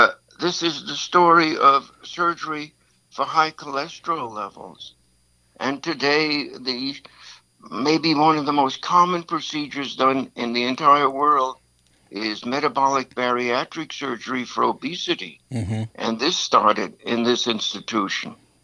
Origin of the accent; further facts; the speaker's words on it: East Coast, United States; moved away as an adult; And I didn't find this in the East Coast where I'd grown up.